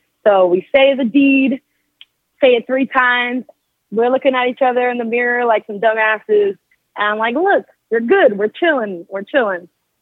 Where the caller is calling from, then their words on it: Sacramento, California, United States; Hi, I'm calling from California, Sacramento.